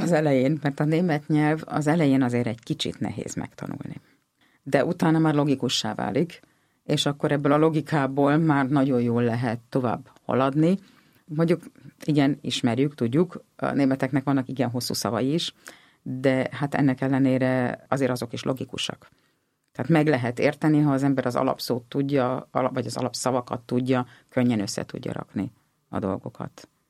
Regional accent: Hungary; Természetesen magyar vagyok, de azért mindig valahol egy ilyen kis honvágyam lesz.

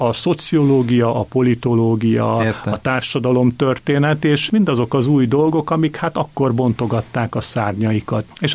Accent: Miskolc, Borsod-Abaúj-Zemplén, Hungary; Én Miskolcon nőttem fel, ott érettségiztem

